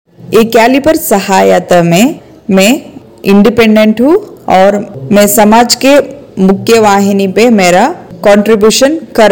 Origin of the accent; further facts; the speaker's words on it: Bengaluru, Karnataka, India; और मैं बेंगलुरु कर्नाटका से हूँ।